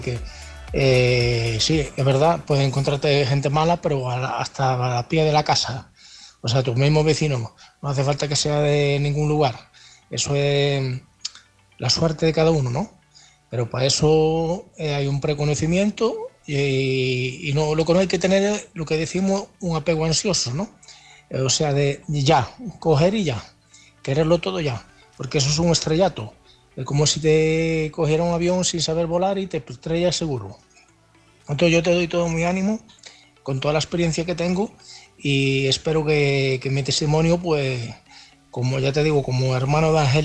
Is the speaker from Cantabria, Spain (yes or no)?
no; Galicia, Spain; Soy gallego, pero tengo una larga trayectoria viajando por Sudamérica y todos los países de Centro Europa y demás.